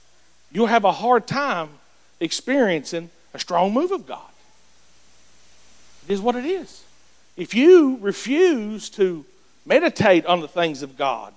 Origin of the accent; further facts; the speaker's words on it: Greenville, United States; Anybody grew up with me? I'm from Greenville. I'm from Greenville, okay? Proud to be from Greenville, but Einstein wasn't from Greenville.